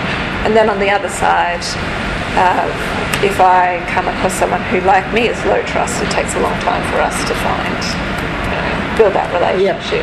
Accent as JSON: {"language": "English", "town": "Bundaberg", "region": "Queensland", "country": "Australia", "tie": "born or raised there", "said": "my hometown is... It's Bundaberg, which is in Queensland. It's regional. It's quite a racist and homophobic, and in a lot of ways not a safe place."}